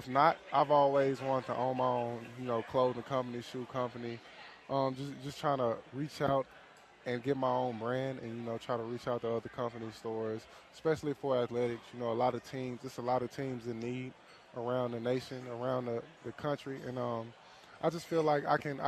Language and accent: English; Memphis, Tennessee, United States; Yeah, that's every Memphis kid's dream. I mean, it's crazy how it is, you know, just growing up and seeing the Calipari era.